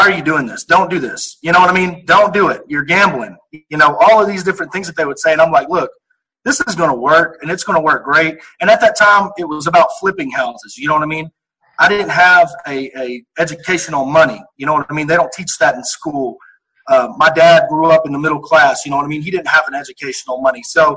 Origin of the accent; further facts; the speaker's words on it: College Station, Texas, United States; he saw my phone number and realized I was from College Station, that I'd spent some time there.